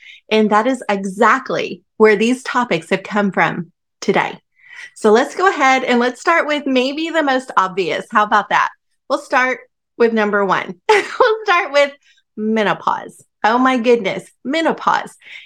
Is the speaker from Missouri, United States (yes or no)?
no; Arkansas, United States; accent: southern; now in Alaska, United States; My southern accent shares my Arkansas roots, but these days my home is in Alaska.